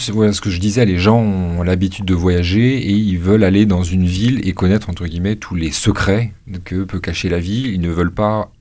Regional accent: Nantes, Pays de la Loire, France; now in Toulouse, France; j'aimerais beaucoup la développer à Nantes, parce que je viens de Nantes.

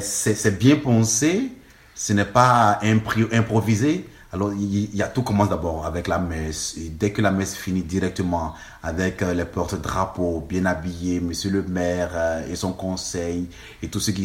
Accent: Côte d’Ivoire; now in Rome, Italy; Je viens de la Côte d'Ivoire.

